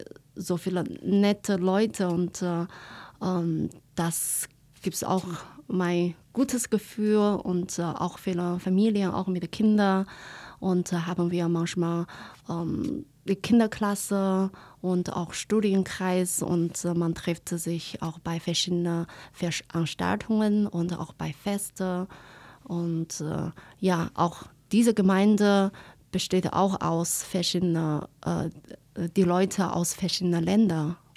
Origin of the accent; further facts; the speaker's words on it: Northwest China, China; Ich vermisse auch sehr die Leute dort. Und eigentlich, das ist eine ganz kleine Stadt in Nordwesten und auch auf der Wüste.